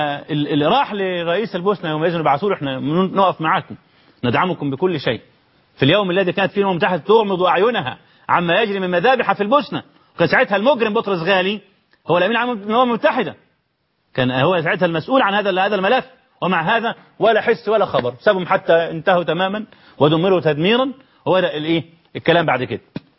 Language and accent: Arabic; Egypt; ولا عايزين مش طمعين في كاسين خمر عندنا في مصر عندهم ما يغني عن ذلك